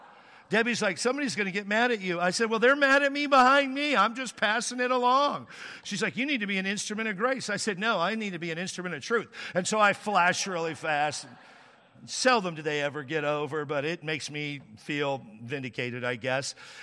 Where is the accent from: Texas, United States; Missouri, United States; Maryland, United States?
Texas, United States; I'm from Texas, nothing bad is from there, I'm from there, and I speak truth about there